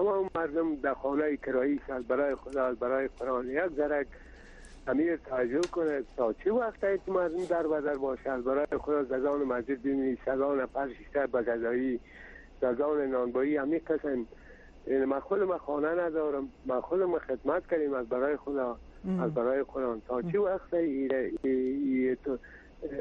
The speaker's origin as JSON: {"language": "Persian", "region": "Kabul", "country": "Afghanistan", "said": "از کابل هستم"}